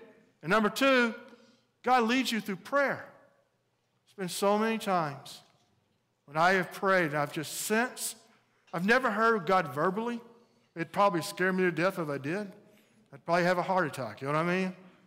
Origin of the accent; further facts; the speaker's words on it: United States; I'm an American, so I make a cup of coffee, right?